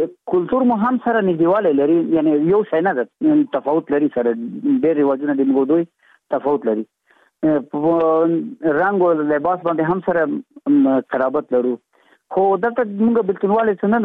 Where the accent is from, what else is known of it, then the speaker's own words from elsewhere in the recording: Afghanistan; موږ د افغانستان افغانان یو، موږ ته افغانستان خپل وطن ده.